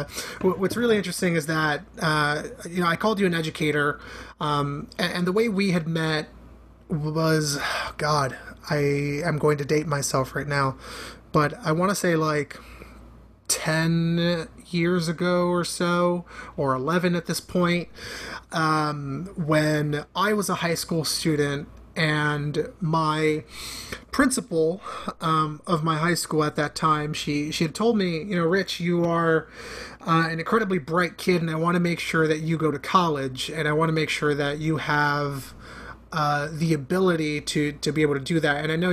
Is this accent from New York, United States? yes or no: yes; Bronx, New York, United States; It was you know, just a couple blocks away from where I grew up in the Bronx.